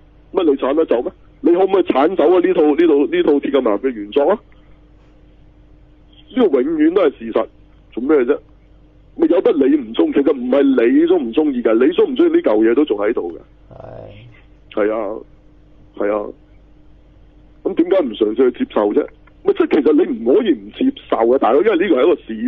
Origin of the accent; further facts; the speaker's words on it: China; 我系中国人嚟嘅、啊，又唔大只，又唔高大